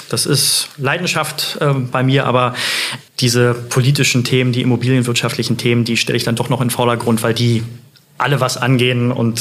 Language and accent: German; Berlin, Germany; Naja, also ich bin ja gebürtiger Berliner und habe keine Wahl gehabt als gebürtiger Westberliner.